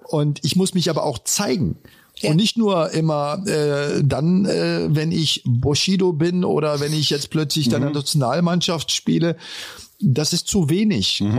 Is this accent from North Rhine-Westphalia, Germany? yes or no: no; Berlin, Germany; born or raised there